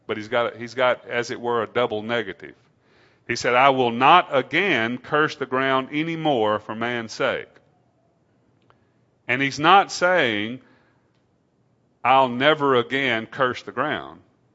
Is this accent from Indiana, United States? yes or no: no; Louisiana, United States; because I grew up in Louisiana on a farm